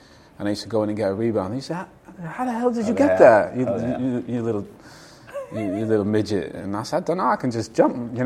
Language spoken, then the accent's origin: English; Canada; So for me, I was lucky growing up in Canada.